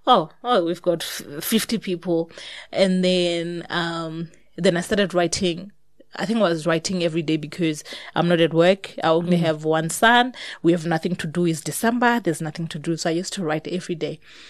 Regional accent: Limpopo, South Africa; I come from Venda. I don't know anyone who have published.

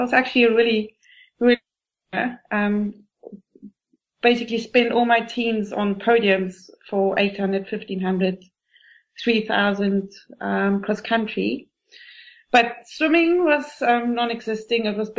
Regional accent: South Africa; now in England; I needed somewhere warm, being South African, and I was still in England at the time.

